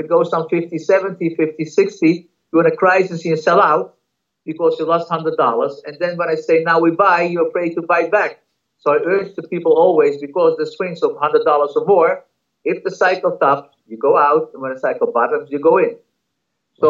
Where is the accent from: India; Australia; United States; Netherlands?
Netherlands; Amsterdam, North Holland; You know, I'm from Amsterdam.